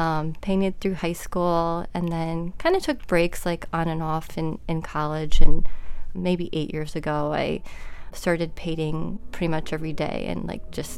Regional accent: Bowling Green, Ohio, United States; also born or lived in Brazil; So I grew up in Bowling Green for the most part, spent a little time in Brazil as a kid.

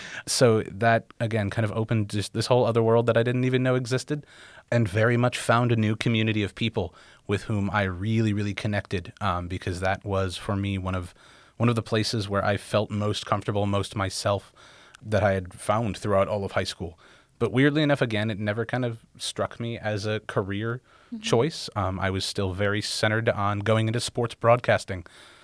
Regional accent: Lakewood, Ohio, United States; So I'm originally from Lakewood, Ohio, which is right outside of Cleveland, directly west. I was basically there from age 3 onwards, so that's kind of very much where I call home.

